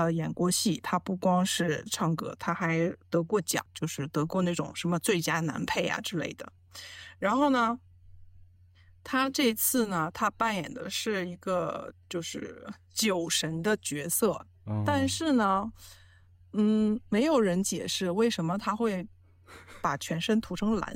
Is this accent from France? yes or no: yes; Paris, Île-de-France, France; 然后呢我们就是巴黎人就沿用了这个牧师